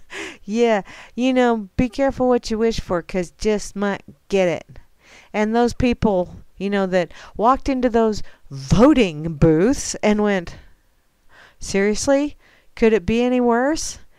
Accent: Kansas, United States; Oh, and it's from my home state. A man walked into a Topeka, Kansas quick stop

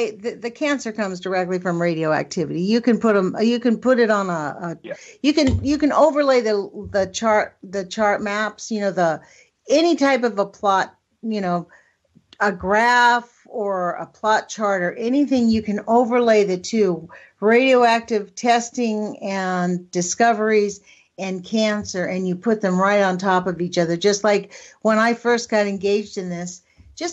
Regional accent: Los Angeles, California, United States; born there; However, I was born in Los Angeles, not far from the very first nuclear meltdown on our planet.

